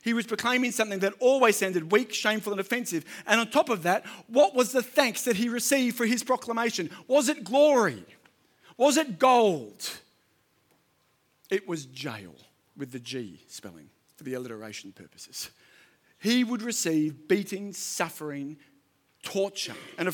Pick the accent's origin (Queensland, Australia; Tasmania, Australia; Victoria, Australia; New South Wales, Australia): New South Wales, Australia; I'm from the Central Coast.